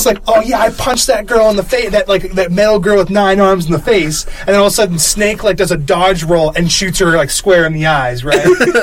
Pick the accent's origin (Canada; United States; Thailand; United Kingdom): United States; Boston, Massachusetts; But yeah, I'm from Boston. I flew all the way out here to be a game designer / game producer.